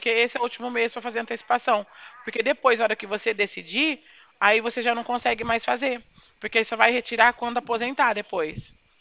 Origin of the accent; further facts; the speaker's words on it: Bebedouro, São Paulo, Brazil; Sou da cidade de Bebedouro.